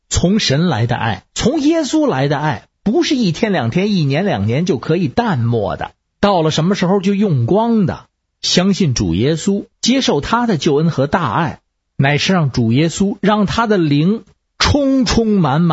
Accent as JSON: {"language": "Chinese", "region": "Beijing", "country": "China", "said": "我是北京的…。"}